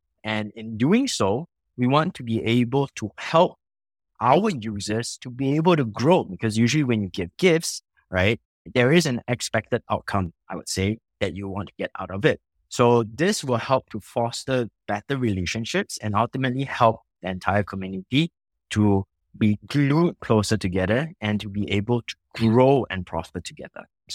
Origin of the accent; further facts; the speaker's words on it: Singapore; Yes, I am originally from Singapore.